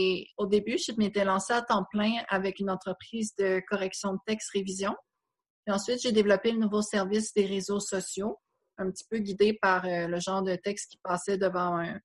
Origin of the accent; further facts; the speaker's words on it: Rimouski, Quebec, Canada; moved away as an adult; now in Montreal, Canada; Je suis née à Rimouski. J'ai vécu là environ 18 ans avant de déménager à Montréal pour étudier en littérature.